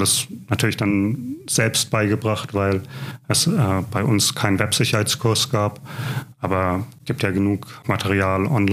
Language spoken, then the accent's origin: German; Erlangen, Bavaria, Germany; Ich komme ursprünglich aus Erlangen